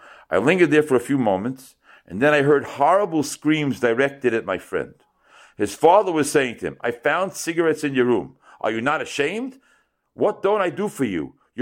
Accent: Bnei Brak, Tel Aviv District, Israel; I grew up in Bnei Brak.

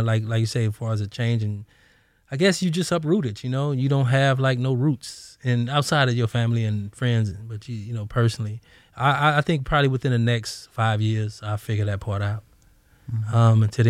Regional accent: Los Angeles, California, United States; I grew up in South Central, like 77th and Compton Avenue.

